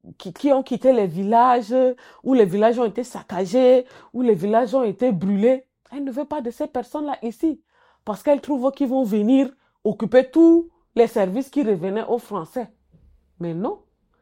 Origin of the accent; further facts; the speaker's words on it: Chad; comme chez nous au Tchad, qui fait tellement de répression